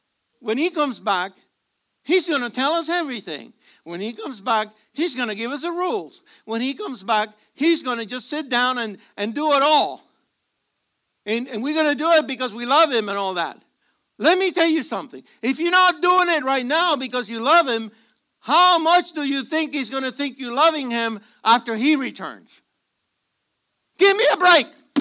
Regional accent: Puerto Rico; Somewhere in the center of Louisiana. I was so far from Puerto Rico, you wouldn't believe it.

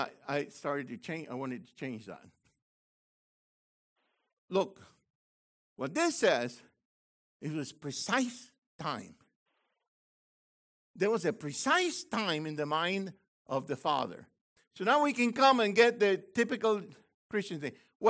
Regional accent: Puerto Rico; I'm not from Missouri. I'm from Puerto Rico.

